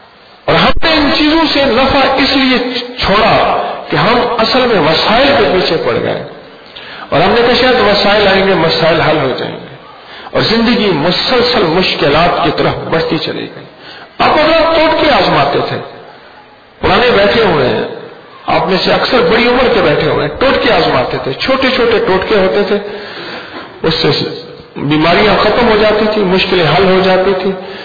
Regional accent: Uch Sharif, Punjab, Pakistan; میرا تعلق بھی ایسی جگہ سے ہے جہاں کھجورے ہیں، اچ شریف کے اندر یہ ساری پٹی جا رہی ہے بہاول پور تک

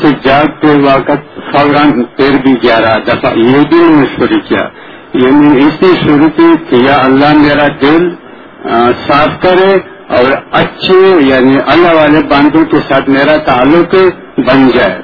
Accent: Bannu, Khyber Pakhtunkhwa, Pakistan; میں خیبر پختونخوا بننے سے آیا ہوں

